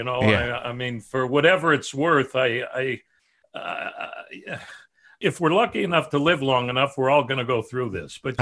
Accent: Chicago, Illinois, United States; I immediately thought of my family, South Side of Chicago, and no artistic nature there.

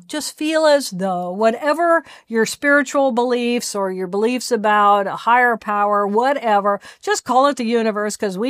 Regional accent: Indiana, United States; I come from Indiana. Everybody plays basketball.

